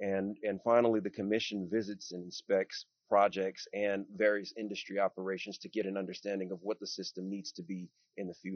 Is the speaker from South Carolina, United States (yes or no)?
no; New Iberia, Louisiana, United States; now in Lafayette, United States; And I was born and raised in New Iberia, Louisiana, and I'm currently in Lafayette, Louisiana.